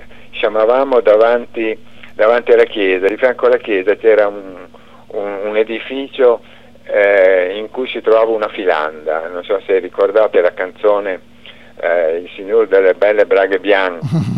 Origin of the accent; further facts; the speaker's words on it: Bozzolo, Lombardy, Italy; Sì, perché sono nato a Bozzolo